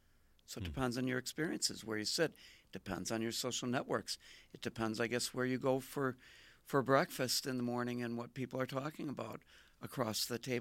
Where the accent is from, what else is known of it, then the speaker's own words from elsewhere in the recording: Marshfield, Wisconsin, United States; I did grow up in small town, as I know you did, in the Midwest. I grew up in Marshfield, Wisconsin, where farm culture was still in the 1970s